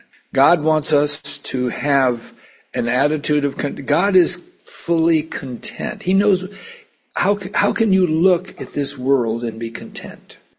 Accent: Los Angeles, California, United States; and I grew up in Rams territory when they were in L.A.

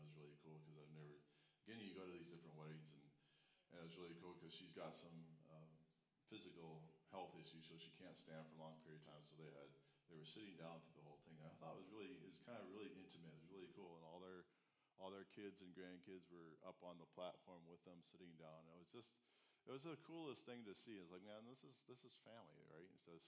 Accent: Alaska, United States; But, when you're born and raised in Alaska, 80 degrees is really hot.

